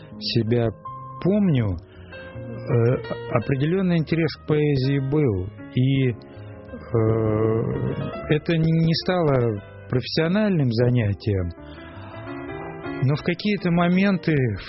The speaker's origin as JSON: {"language": "Russian", "town": "Petropavlovsk-Kamchatsky", "region": "Kamchatka Krai", "country": "Russia", "tie": "born there", "also_born_or_lived": "Moscow, Russia", "said": "Я родился в Петропавловске-Камчатском."}